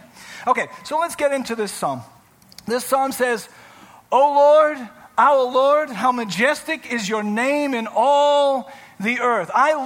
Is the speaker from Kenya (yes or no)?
no; United Kingdom; I come from a reserved family. I get it. I'm British. The cold British side of things.